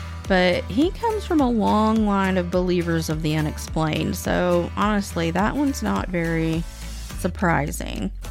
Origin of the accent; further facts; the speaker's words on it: Texas, United States; you know who's next? My home state of Texas.